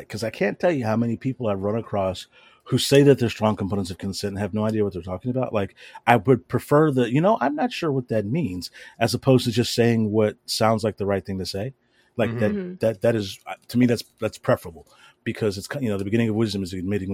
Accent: the South, United States; And I grew up down here in the South.

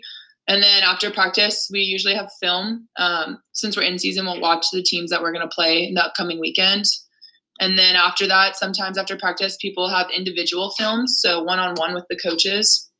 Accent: Leesburg, Virginia, United States; So like I said, I'm from Leesburg, Virginia.

